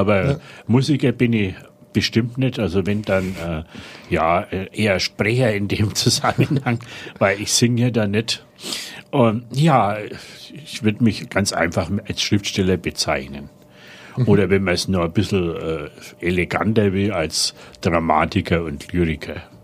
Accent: Bavaria, Germany; aber ich bin eigentlich ein Mischling. Weil mein Vater war Berliner, meine Mutter Fränkin.

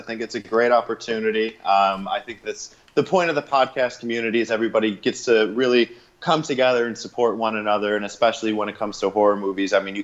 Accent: Midwest, United States; We're both from the Midwest originally, so we can relate a lot to the scenery.

